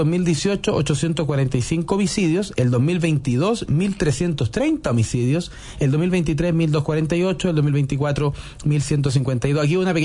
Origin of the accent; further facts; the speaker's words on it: Chile; Pero hoy, si yo vengo de Chile, yo estaba